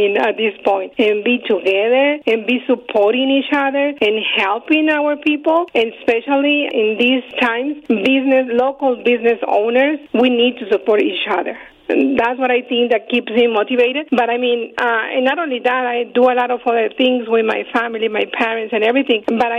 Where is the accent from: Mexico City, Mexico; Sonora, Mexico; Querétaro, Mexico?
Sonora, Mexico; Magdalena; I'm from Magdalena. I'm very proud for me. I mean, I've been born and raised in Magdalena. I have a lot of family in Sonora, in Magdalena, a lot of friends and a lot of people that knows us.